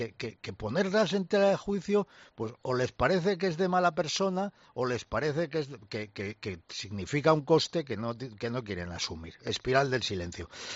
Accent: Catalonia, Spain; Tú, como medio catalán que eres como yo, pues sabes que eso en Cataluña lo vimos muy claro

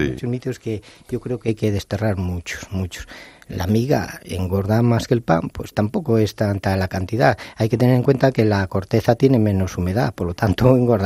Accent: León, Castile and León, Spain; Yo que soy de León

